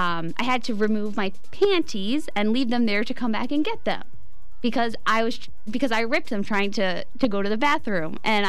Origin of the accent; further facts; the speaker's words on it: North Carolina, United States; now in Las Vegas, United States; We're from North Carolina, bruh.